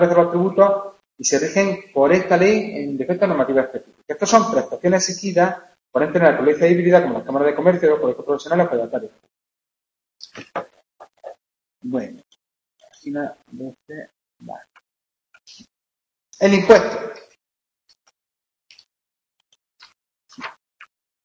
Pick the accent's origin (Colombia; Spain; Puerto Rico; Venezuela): Spain; Jaén, Andalusia; Soy de Jaén los dos, ¿no?